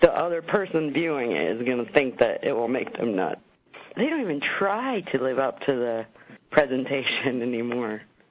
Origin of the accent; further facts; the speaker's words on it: Alabama, United States; Honestly, growing up in Alabama, that is